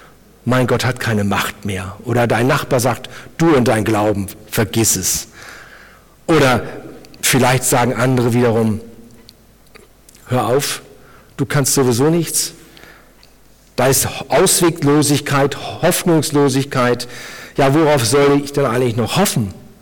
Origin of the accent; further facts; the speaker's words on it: Cuxhaven, Lower Saxony, Germany; also born or lived in Hannover; now in Burghausen, Germany; man hört, ich komme nicht aus Bayern, meine Heimat liegt in Cuxhaven. Dann waren 16 Jahre Hannover angesagt und meine Frau ist Salzburgerin und 2002 kam ich nach Burghausen.